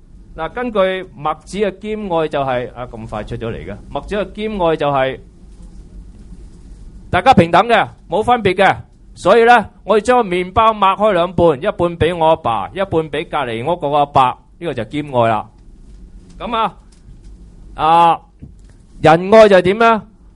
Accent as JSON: {"language": "Chinese", "country": "China", "said": "对于我们中国人来说，尤其是我们中国人，我们有难度的。"}